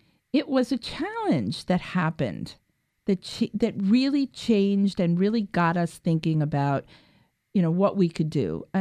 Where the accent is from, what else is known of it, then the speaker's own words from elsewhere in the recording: New York City, New York, United States; Well, I'm clearly a New Yorker, you know, born, bred.